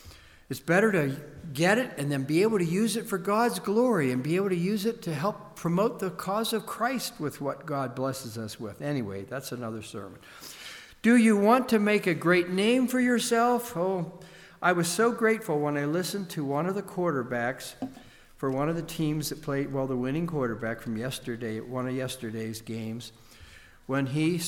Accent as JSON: {"language": "English", "town": "Pittsburgh", "region": "Pennsylvania", "country": "United States", "tie": "born or raised there", "also_born_or_lived": "Buffalo", "said": "Well, I lived in Buffalo for 10 years, but that's not my hometown. My hometown is Pittsburgh."}